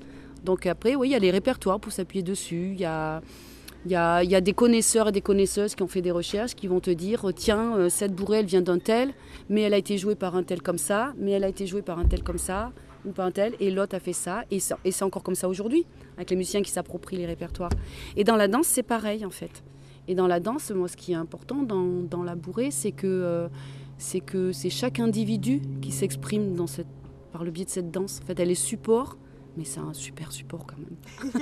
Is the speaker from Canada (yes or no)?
no; Auvergne-Rhône-Alpes, France; je suis originaire du Cantal.